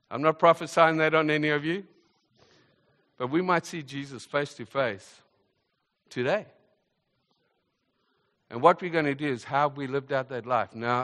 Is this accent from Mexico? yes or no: no; South Africa; I grew up in South Africa